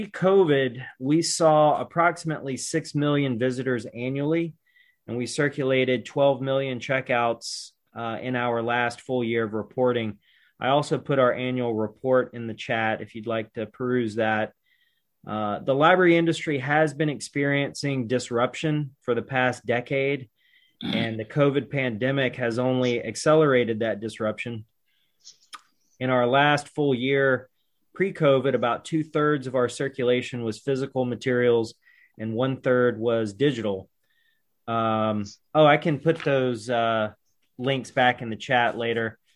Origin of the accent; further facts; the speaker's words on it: Columbia, South Carolina, United States; also born or lived in Seoul, Korea; I was born in Seoul, Korea. I grew up in South Carolina.